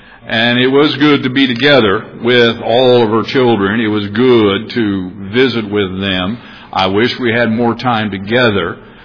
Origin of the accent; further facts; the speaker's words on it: Globe, Arizona, United States; I'm from Globe, Arizona. You all supported me in Globe